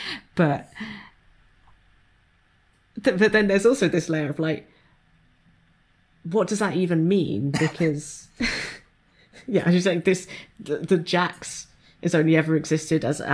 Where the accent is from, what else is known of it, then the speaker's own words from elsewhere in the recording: United Kingdom; Just, I think as British millennials, it's just very, it's very in there for us.